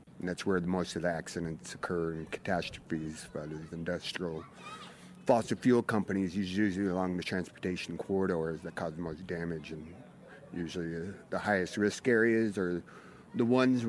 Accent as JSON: {"language": "English", "town": "Seward", "region": "Alaska", "country": "United States", "tie": "born or raised there", "also_born_or_lived": "Fairbanks", "said": "I was born in Fairbanks, Alaska, went K-12 in Seward, Alaska, which is 1,000 miles down the coast from the Exxon Valdez oil spill."}